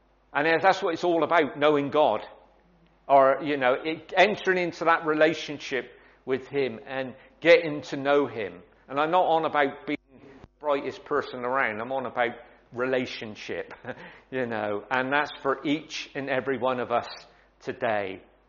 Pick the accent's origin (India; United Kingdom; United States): United Kingdom; Bristol, South West England; I come from South Bristol, can't speak proper English, you know, didn't do very well at school